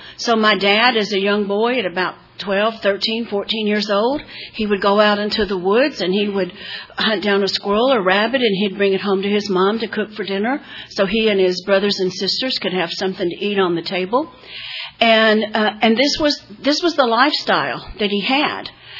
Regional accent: Odessa, Texas, United States; I grew up in Odessa, Texas. If you want to know what my life was like, look at Under the Friday Night Lights. That's my hometown.

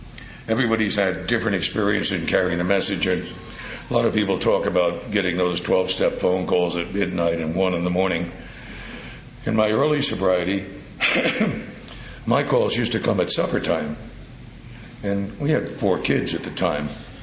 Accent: New Jersey, United States; I grew up in New Jersey. We didn't have any crops.

